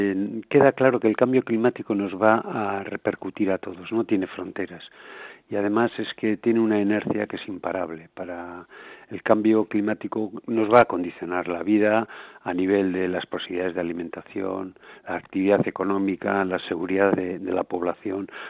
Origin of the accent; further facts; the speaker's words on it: Bilbao, Basque Country, Spain; que soy del norte, que soy de Bilbao, que quiero ver llover